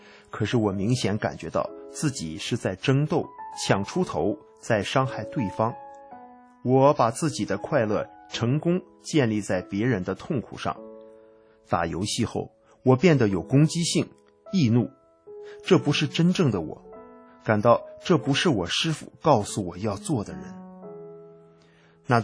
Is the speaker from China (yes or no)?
no; Gladbeck, North Rhine-Westphalia, Germany; now in Düsseldorf, Germany; 兵役结束后，我搬去了杜塞尔多夫，在那里上职业高中。杜塞尔多夫离我的家乡格拉德贝克才60公里不到。